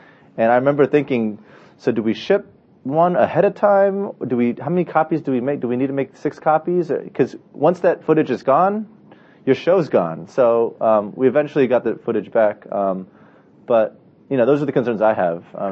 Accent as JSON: {"language": "English", "country": "United States", "tie": "born or raised there", "said": "growing up in America, sometimes that gets dismissed or taken advantage of or not even, you know, considered."}